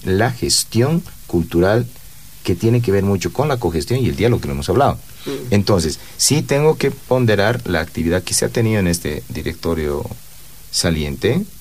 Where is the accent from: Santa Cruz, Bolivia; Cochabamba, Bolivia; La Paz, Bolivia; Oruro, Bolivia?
La Paz, Bolivia; Yo me considero artista, pero antes de considerarme artista me considero paceño. Y cuando salgo del país me considero boliviano.